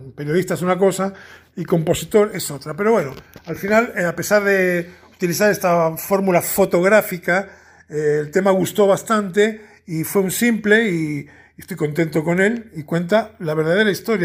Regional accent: Buenos Aires, Argentina; aunque soy porteño, no soy psicólogo

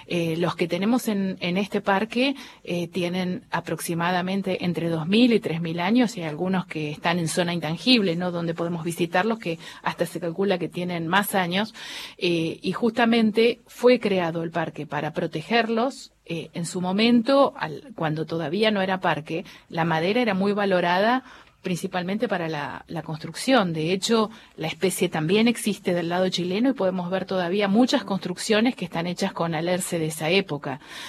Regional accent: Argentina; como argentinos

